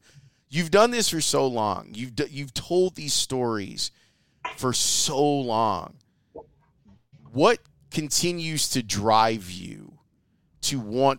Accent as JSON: {"language": "English", "town": "Chicago", "region": "Illinois", "country": "United States", "tie": "born or raised there", "said": "I grew up in Roseland, you know, so around 111th and Halsted is where I grew up. And that's really only about 3 miles away from the lake. I didn't go to the lake until I was probably 12 or 13 years old."}